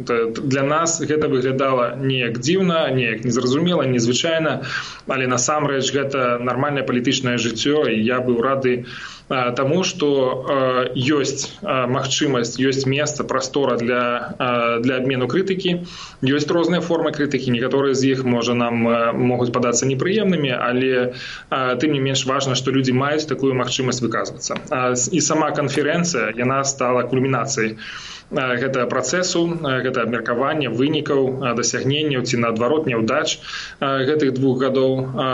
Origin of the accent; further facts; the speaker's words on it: Berazhnoe, Brest Region, Belarus; Я нарадзіўся на Століншчыне ў вёсцы Беражное, скончыў там беларускую школу